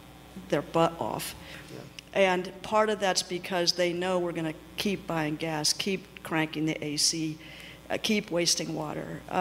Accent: Texas, United States; And as a Texan, those words don't just flow out of my mouth very easily.

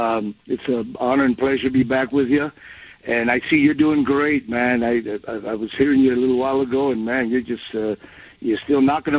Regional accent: Los Angeles, California, United States; I mentioned I grew up here in Los Angeles, so I was exposed to a lot of different types of music.

